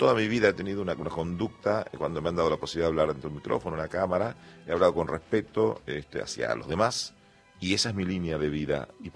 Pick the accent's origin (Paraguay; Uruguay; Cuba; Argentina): Paraguay; San Bernardino, Cordillera; San Bernardino queda a unos 50 kilómetros nada más. Bien, allá todo chico, entonces bien cerca, es donde está el lago de Pacaraí. Ahí nací.